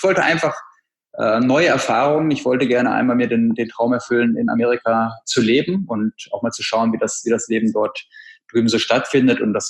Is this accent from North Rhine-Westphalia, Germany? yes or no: yes; Bad Oeynhausen, North Rhine-Westphalia, Germany; ich komme aus Bad Oeynhaus, aus einer kleinen Stadt